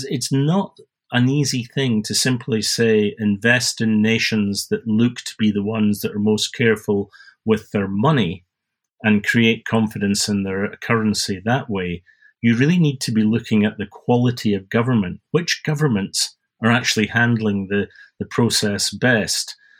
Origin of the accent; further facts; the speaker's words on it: Scotland, United Kingdom; despite being a Scotsman, which makes me naturally tending towards socialism